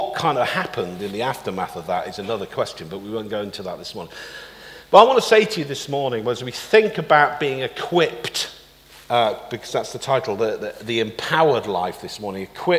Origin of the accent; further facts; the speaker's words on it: England, United Kingdom; But perhaps it's just because of our kind of temperamental thing as English people.